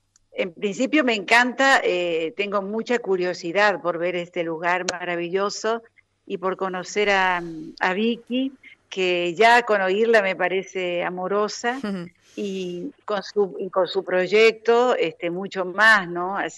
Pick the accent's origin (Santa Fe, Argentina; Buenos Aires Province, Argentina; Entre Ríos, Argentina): Entre Ríos, Argentina; Urdinarrain; yo nací en Urdinarrain, en realidad, en la ciudad vecina, pero viví en el campo entrerriano, como dice ahí la parte de prensa, y en un lugar que se llama Colonia Italiana.